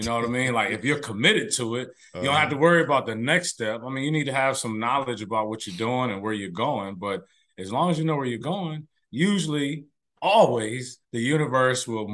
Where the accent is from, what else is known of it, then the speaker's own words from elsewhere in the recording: Bay Area, California, United States; also born or lived in Atlanta; now in Dallas, United States; I live in Dallas. I grew up in the Bay Area, lived in Atlanta. But yeah, this is where I call my home now, is Dallas, Texas.